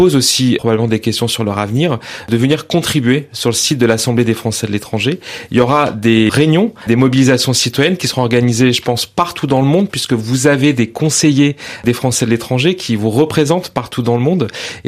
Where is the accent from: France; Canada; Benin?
France; Et nous, en tant que Français de l'étranger, vous savez, on est les porte-drapeaux de notre beau pays partout dans le monde.